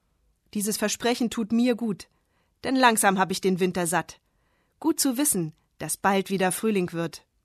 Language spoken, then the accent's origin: German; Brandenburg, Germany; Ich erinnere mich an meine Kindheit in Brandenburg. Alles andere als der Himalaya. Viel flacher geht's ja kaum.